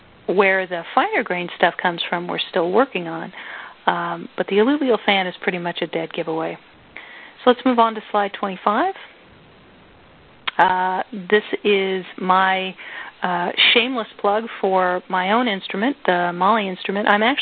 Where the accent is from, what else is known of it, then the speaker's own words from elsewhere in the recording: Wisconsin, United States; I continue to do that just because I'm from Wisconsin, so there.